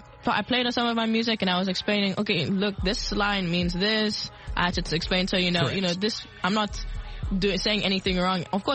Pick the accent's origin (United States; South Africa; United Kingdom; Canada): South Africa; born or raised there; also born or lived in Ireland